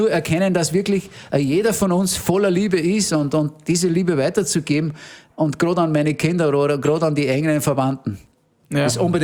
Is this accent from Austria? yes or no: yes; Upper Austria, Austria; genauso wie er aufgewachsen ist bei uns im Innviertel, da bodenständig und ehrlich und anständig und auch religiös